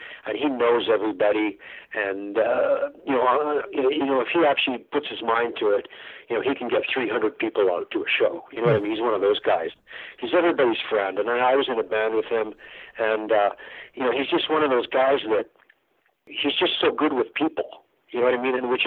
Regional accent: Calgary, Alberta, Canada; also born or lived in Halifax / Toronto / Montreal; I'm from Calgary originally, but, you know, through the course of my life until now, I've lived in Halifax, I've lived in Toronto, I've lived in Montreal

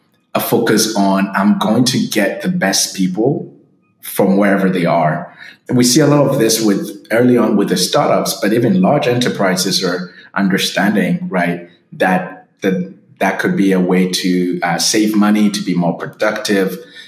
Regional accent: Ghana; I'm from Ghana. I grew up speaking English. The schools taught in English.

